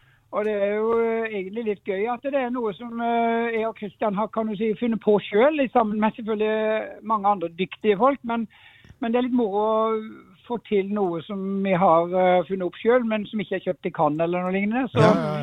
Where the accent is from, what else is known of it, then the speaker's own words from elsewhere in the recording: Grimstad, Agder, Norway; accent: Grimstad dialect; Jeg får jo alltid høre at jeg snakker dialekten min. Det gjør jeg jo alltid, egentlig, Grimstad-dialekt, men ikke akkurat i dag, da.